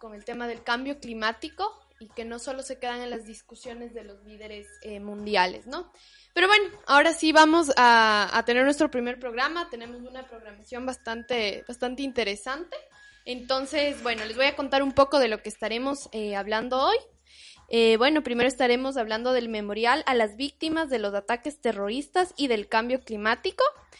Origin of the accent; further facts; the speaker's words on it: Ecuador; de Ecuador